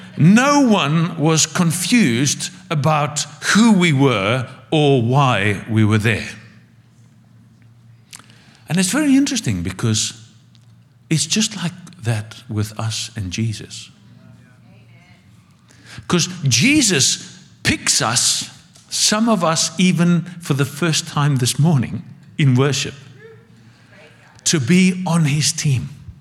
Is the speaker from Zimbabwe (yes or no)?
yes; Zimbabwe; born there; I was born in Zimbabwe and my dad was Greek and, you know, but we're also British and got South African citizenship and now we're moving here.